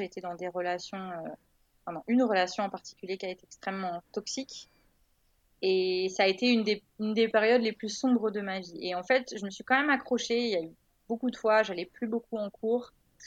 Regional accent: Le Havre, Normandy, France; Donc moi, je viens du Havre, donc j'étais à la faculté du Havre.

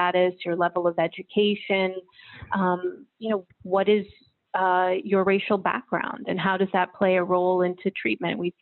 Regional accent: New York, United States; I'm a New Yorker. I grew up in upstate New York, spent over a decade in New York City, and have had the pleasure of recently moving to Long Island

